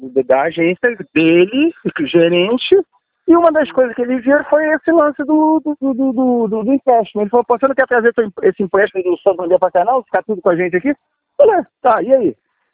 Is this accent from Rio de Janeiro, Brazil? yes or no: yes; Rio de Janeiro, Brazil; eu sou do Rio